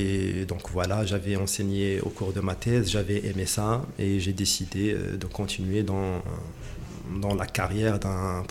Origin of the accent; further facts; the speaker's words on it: Kenitra, Rabat-Salé-Kénitra, Morocco; je suis natif de Kenitra, donc j'ai vu l'évolution de l'université de très près à travers le temps